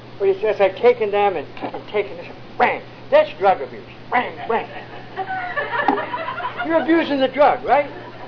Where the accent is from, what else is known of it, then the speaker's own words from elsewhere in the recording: New York, United States; I couldn't go back to my hometown in New York.